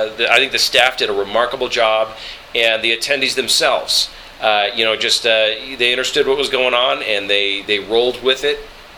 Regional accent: Los Angeles, California, United States; And I said, "Well, no, I'm from Los Angeles."

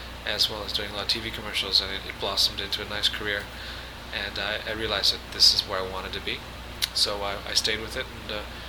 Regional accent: Saskatchewan, Canada; now in Tokyo, Japan; I was raised in Saskatchewan, which is a very small town and very rural.

